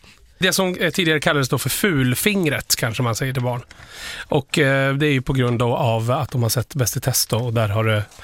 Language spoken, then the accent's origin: Swedish; Dalarna County, Sweden; Ja, men jag är från Dalarna.